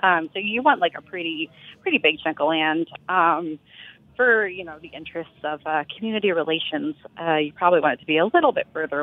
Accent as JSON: {"language": "English", "town": "Austin", "region": "Texas", "country": "United States", "tie": "born or raised there", "said": "When I was younger, you know, I grew up in Texas in Austin"}